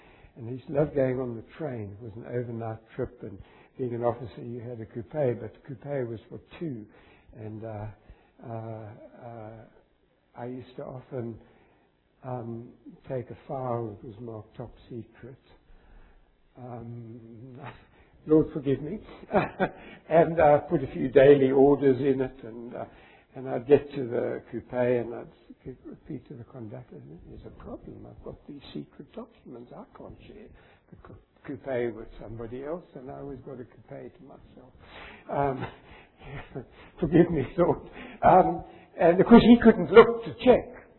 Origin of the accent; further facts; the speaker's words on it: England, United Kingdom; born there; also born or lived in South Africa; being English, having been born in England, the suspicion was unbelievable.